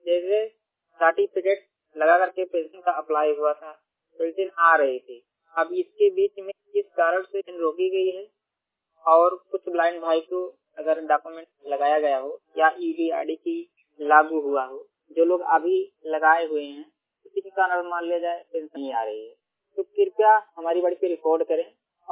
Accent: Basti, Uttar Pradesh, India; मैं जनपद जिला बस्ती के रहने वाला हूँ, मूल निवासी उत्तर प्रदेश की हूँ

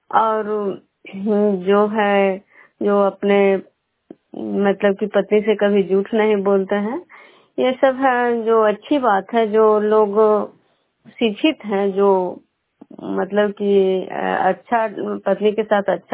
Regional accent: Bihar, India; मैं विष्णुपुर ग्राम खजरा पंचायत नालंदा जिला नगर नौसा प्रखंड के निवासी हूँ।

